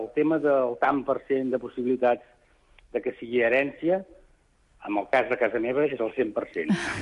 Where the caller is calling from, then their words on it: La Palma de Cervelló, Catalonia, Spain; soc de La Palma, Cervelló.